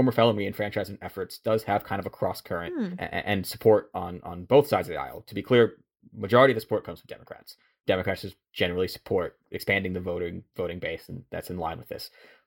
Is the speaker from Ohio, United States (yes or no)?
no; New York, United States; My home state of New York.